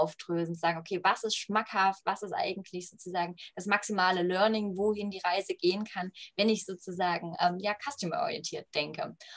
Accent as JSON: {"language": "German", "town": "Leipzig", "region": "Saxony", "country": "Germany", "said": "ich bin Leipzigerin"}